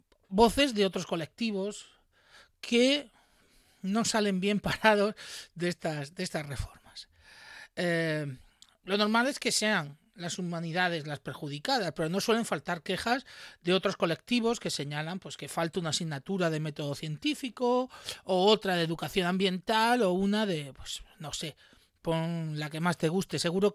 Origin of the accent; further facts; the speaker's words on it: Cartagena, Region of Murcia, Spain; en Los Dolores, Cartagena, de donde soy yo